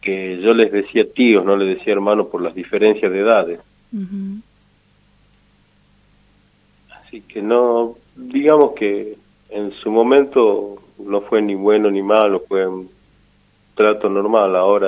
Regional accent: Buenos Aires, Argentina; born there; Yo soy nacido en Capital Federal.

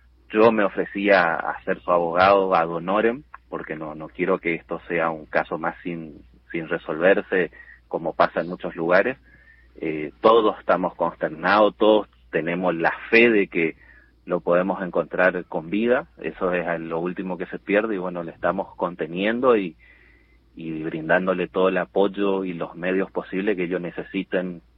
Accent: Bellavista, Corrientes, Argentina; born there; acá de Corriente, de Bellavista, de Goya, ando por todos lados. Soy nacido en Bellavista y por ahí suelo estar viviendo tengo varias lugares donde vivo

